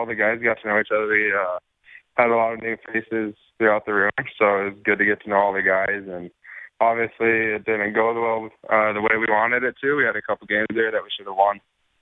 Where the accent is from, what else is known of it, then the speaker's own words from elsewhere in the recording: Colorado, United States; Played like minors or whatever, or youth hockey growing up in Colorado